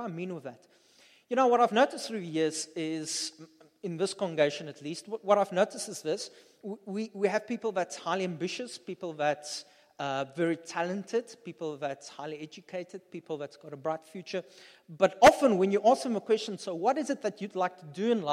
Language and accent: English; Upington, Northern Cape, South Africa; where I grew up in Upington, across us, there was an open field